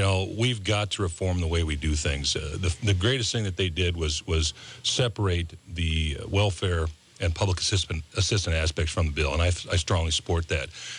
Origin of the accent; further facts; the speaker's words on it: Sioux Falls, South Dakota, United States; I was born here in Sioux Falls at the old McKinnon Hospital, and I spent quite a bit of my youth here in Sioux Falls from about 1975 to about 1980.